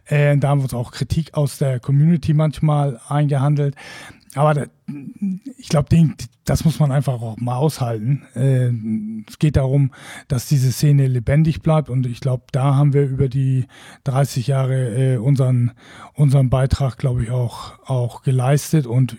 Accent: Wacken, Schleswig-Holstein, Germany; Also wir sind Norddeutsche, wir sind Schleswig-Holsteiner, wir sind, ich bin Wackener, Holger ist Bestdorfer, von ganzem Herzen, aber wir sind eben auch in der Welt zu Hause.

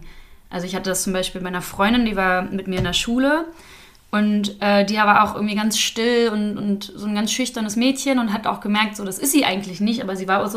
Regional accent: Hanover, Lower Saxony, Germany; now in Hamburg, Germany; ich komme ja eigentlich aus Hannover und bin dann nach Hamburg gegangen, in eine neue Stadt.

